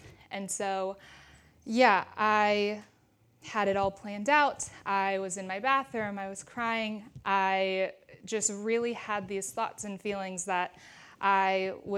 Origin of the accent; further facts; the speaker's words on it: Portland, Oregon, United States; now in Corvallis, United States; And because I'm from Oregon, I'm right up in Portland is where my family is.